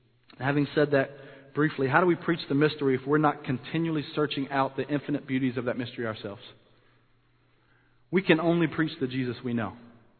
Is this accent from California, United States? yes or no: no; Shelby, North Carolina, United States; I grew up in Shelby, a small town just outside of Charlotte.